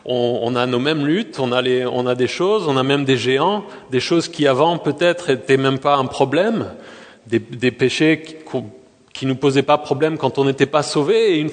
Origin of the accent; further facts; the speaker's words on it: France; on est français, donc on aime le camembert